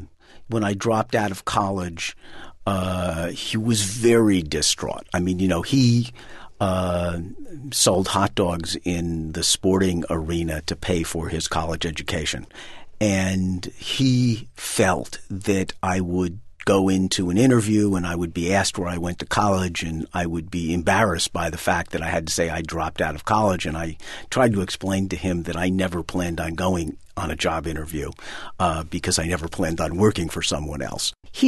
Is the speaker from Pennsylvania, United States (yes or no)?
no; New York, United States; I mean, I grew up on Park Avenue and went to private schools.